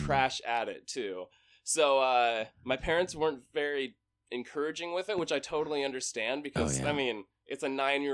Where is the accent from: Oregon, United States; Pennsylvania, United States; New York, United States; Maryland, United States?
Oregon, United States; Portland; born there; So I was born in Portland. When I was about 19, I moved to Hawaii for a little bit.